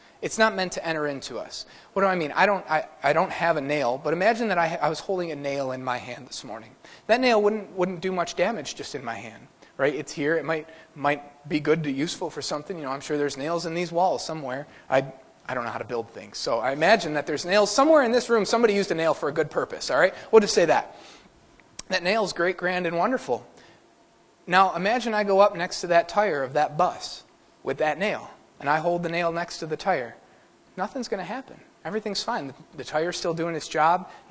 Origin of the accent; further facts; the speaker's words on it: Fredonia, New York, United States; I'm from Fredonia, so I know who she is.